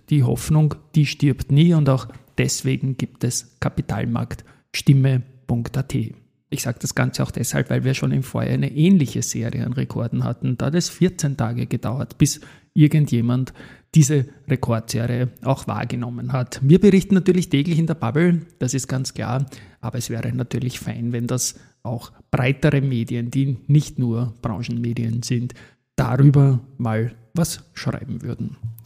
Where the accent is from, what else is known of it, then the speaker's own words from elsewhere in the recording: Vienna, Austria; ich packe das als Wiener mal überhaupt nicht.